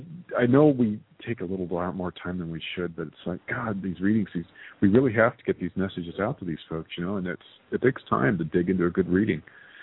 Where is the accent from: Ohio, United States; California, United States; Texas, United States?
Texas, United States; born there; I love Texas. I was born in Texas.